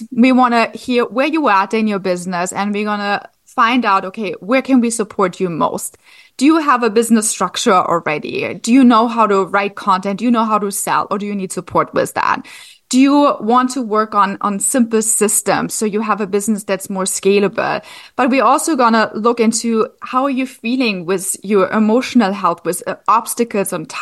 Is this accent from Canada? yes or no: no; Germany; now in United States; I'm actually from Germany. I do live in South Florida now